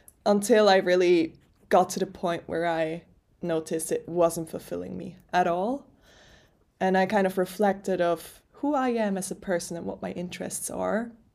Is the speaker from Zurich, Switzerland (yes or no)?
yes; Zurich, Switzerland; first language German; English is a second language; I am from Zurich in Switzerland. I usually speak German, so bear with me with my English.